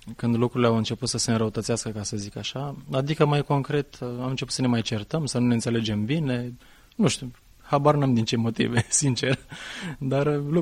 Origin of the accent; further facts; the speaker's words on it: Mangalia, Constanța County, Romania; am crescut pe litoral, acolo m-am născut, în Mangalia.